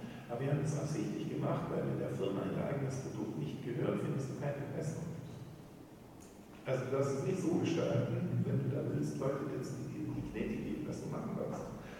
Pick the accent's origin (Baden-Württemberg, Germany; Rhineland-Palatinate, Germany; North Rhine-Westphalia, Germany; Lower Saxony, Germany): Baden-Württemberg, Germany; Aber ich bin Schwabe